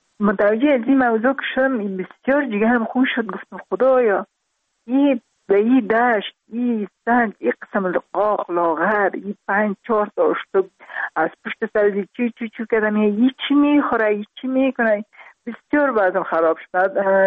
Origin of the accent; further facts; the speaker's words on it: Parwan, Afghanistan; also born or lived in Kabul; در خود شهر کابل به دنیا آمدیم، من از پروان هستم.